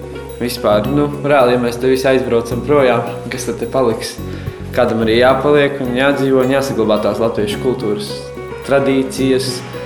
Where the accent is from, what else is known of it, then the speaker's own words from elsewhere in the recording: Jēkabpils, Zemgale, Latvia; un esmu no Jēkabpils un mācos 11. C klasē.